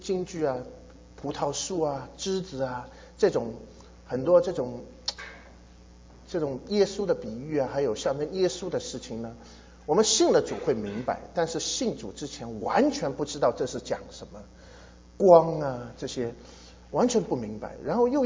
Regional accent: Shanghai, China; 我家里是不信主的，而且不信任何神。我家是上海，就是我是上海出生，我家是上海人。

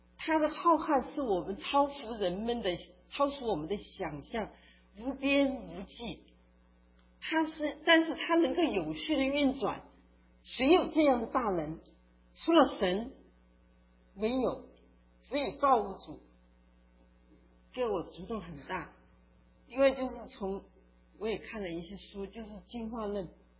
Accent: China; 因为我是从大陆来的，我们几十年受的教育 它都给我们形成了一个固定的概念，用看什么事情都是用一种无神论的观念去看

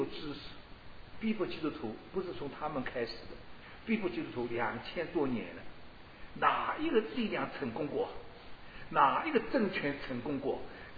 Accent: China; 我们中国人呢，只爱中国人一份，中国人传福音是传给中国人

